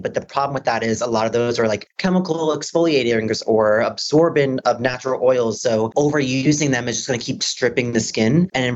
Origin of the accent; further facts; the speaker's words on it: New Jersey, United States; So I grew up in Jersey Shore. So no one ever told me about like sun protection because my family was like putting babe oil on with like, the reflectors.